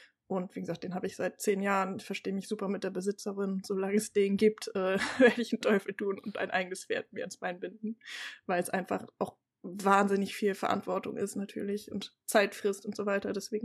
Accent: Cologne, North Rhine-Westphalia, Germany; Ich komme aus Köln

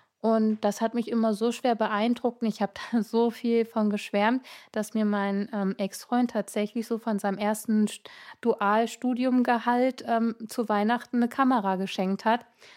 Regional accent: Heilbad Heiligenstadt, Thuringia, Germany; born there; Ja, ich bin gebürtig aus Heimat-Heiligenstadt, das ist Thüringen, das Eichsfeld.

